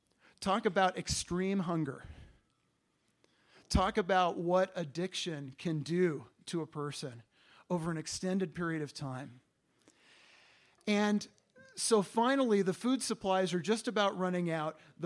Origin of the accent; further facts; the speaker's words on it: California, United States; I'm a Californian native